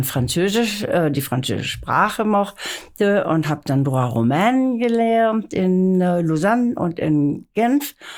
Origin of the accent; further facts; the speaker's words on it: Lübeck, Schleswig-Holstein, Germany; ich bin in Lübeck aufgewachsen